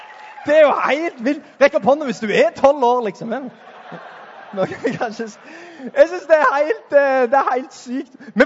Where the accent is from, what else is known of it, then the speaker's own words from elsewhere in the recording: Sandnes, Rogaland, Norway; Jeg er fra Sandnes. Er det noen andre fra Sandnes?